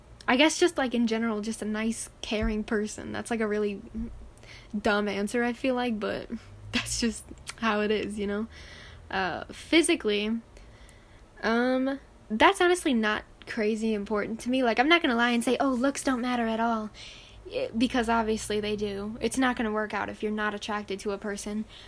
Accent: United States; I honestly prefer, like, American accents just because I'm American, too.

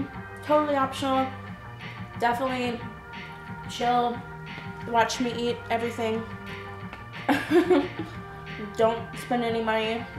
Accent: California, United States; born there; I'm Mexican, but I can't speak Spanish. I was born in California, and my parents never taught me how.

